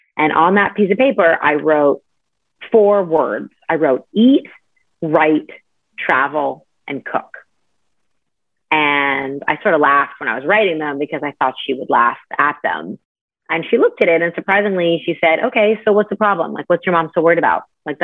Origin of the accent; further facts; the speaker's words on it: Canada; I grew up in Canada and I went to McGill University